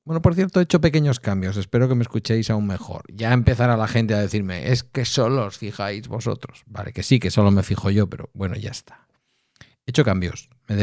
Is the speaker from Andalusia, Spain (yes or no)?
no; Bilbao, Basque Country, Spain; Pero ya sabéis cómo somos los de Bilbao.